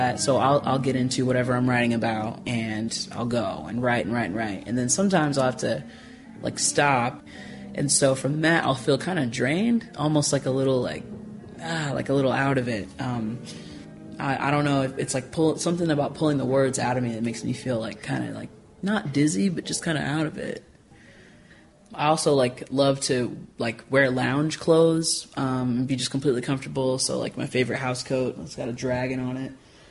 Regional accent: Indianapolis, Indiana, United States; I'm from Indianapolis, and my grandmother moved here in the 50s.

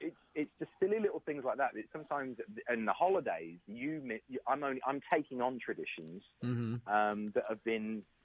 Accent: England, United Kingdom; now in United States; being an Englishman in America

